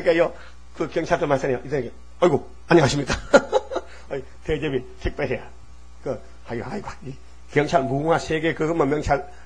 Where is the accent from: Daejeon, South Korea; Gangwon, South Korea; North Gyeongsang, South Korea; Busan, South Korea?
North Gyeongsang, South Korea; Uiseong; 나는 연고지가 의성입니다. 거기서 태어나 살았기 때문에.